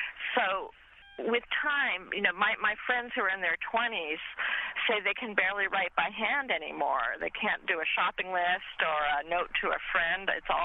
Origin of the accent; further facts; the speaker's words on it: New York, United States; I'm a New Yorker, so.